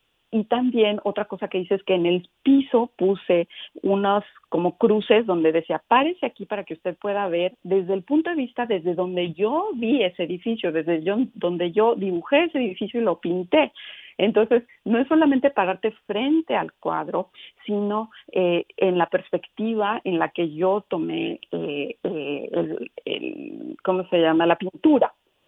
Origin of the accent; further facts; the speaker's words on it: Mexico City, Mexico; now in Houston, United States; Yo soy de la Ciudad de México y mi corazón está en la Ciudad de México, ¿verdad? Entonces dije, bueno, yo quiero transportar mi ciudad aunque también estoy haciendo a Houston, que es mi hogar ahora